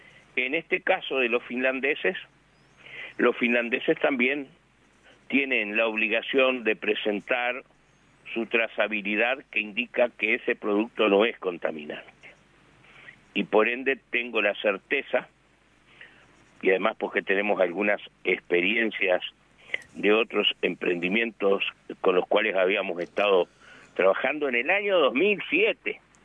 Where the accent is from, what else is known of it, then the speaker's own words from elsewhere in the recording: Uruguay; así como los uruguayos, a través de lo que denominamos trazabilidad vacuna, esa caravanita que colocamos en la oreja de nuestros animales